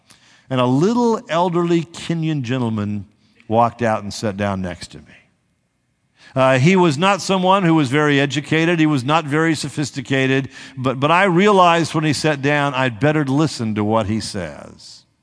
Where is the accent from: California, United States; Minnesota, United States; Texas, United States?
California, United States; I came from Southern California where I drive a 4,000-pound car down a freeway at 70 or 80 miles an hour.